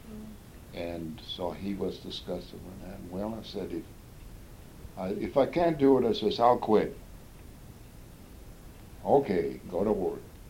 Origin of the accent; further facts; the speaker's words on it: Idaho, United States; born there; I was born in Idaho, sure. But I hadn't lived in Lewiston more than about 2 weeks